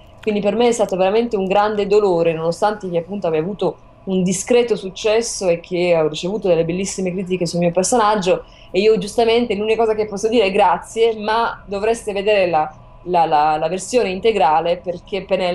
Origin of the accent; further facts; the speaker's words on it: Sardinia, Italy; Dobbiamo assolutamente iniziare con la Sardegna, perché sicuramente l'energia che la mia terra magica ci darà